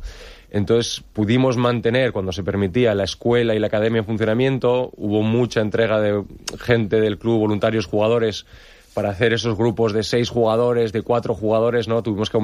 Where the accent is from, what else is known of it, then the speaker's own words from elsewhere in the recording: San Sebastián, Basque Country, Spain; now in Villajoyosa, Spain; Yo, que soy de San Sebastián, del norte, había jugado aquí contra la Vila cuando yo era jugador